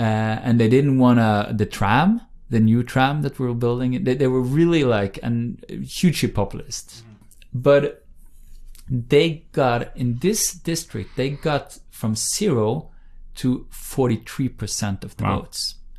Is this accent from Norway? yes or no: yes; Bergen, Vestland, Norway; English is a second language; There's an example, it's a sort of fun example I use from my hometown of Bergen on the West Coast, which is one of the voting circles in Bergen.